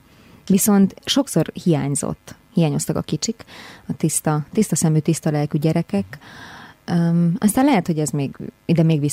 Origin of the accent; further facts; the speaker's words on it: Jászalsószentgyörgy, Jász-Nagykun-Szolnok, Hungary; now in Budapest, Hungary; Jászalsó-Szentgyörgyről. Jászságban nőttem fel, és én a Jászberényi Tanítóképző Főiskolán végeztem angol szakon, majd följöttem Pestre 98-ban